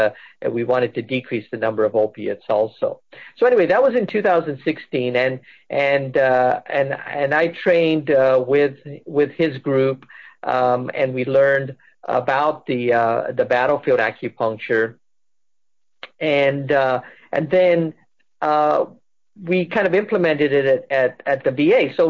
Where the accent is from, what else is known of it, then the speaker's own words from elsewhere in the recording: England, United Kingdom; also born or lived in elsewhere; I had of this Indian heritage, even though, I grew up partly in England and partly here